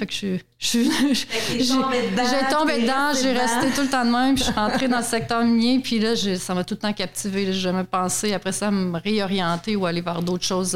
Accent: Quebec City, Quebec, Canada; je suis originaire de Québec. Une région non minière

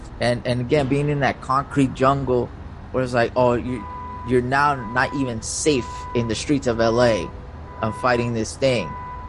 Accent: Los Angeles, California, United States; So, and being born and raised in LA, it's a really, really fun film for me.

